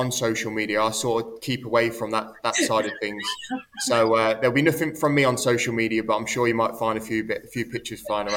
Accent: Coventry, West Midlands, United Kingdom; I'm a Coventry fan, so I was born and raised in Coventry

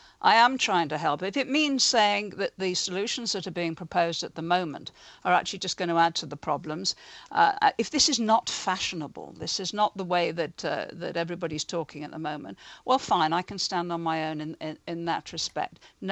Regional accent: Liverpool, North West England, United Kingdom; I come from Liverpool.

